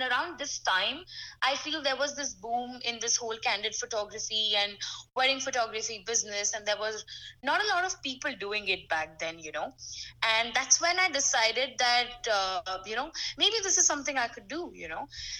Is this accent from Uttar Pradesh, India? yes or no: yes; Varanasi, Uttar Pradesh, India; it's in this beautiful place called Varanasi, which I proudly call my hometown